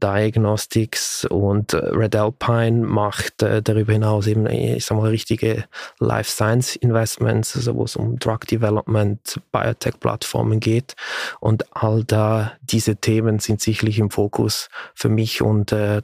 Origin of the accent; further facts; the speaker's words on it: Switzerland; Ich bin aus der Schweiz, wie man vielleicht hört